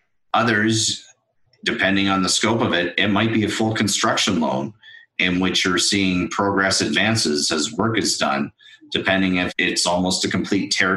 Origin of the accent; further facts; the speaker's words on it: Thornhill, Ontario, Canada; now in Calgary, Canada; I'm originally from Toronto. I grew up in Thornhill, Ontario, went to Western University in London, Ontario, to the Ivy Business School, used to run a transportation company, moved out to Calgary at a very young age